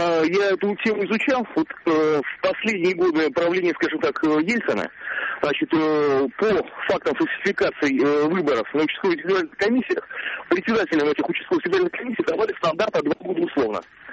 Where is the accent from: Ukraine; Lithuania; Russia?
Russia; Saint Petersburg; Вот у нас, я из Питера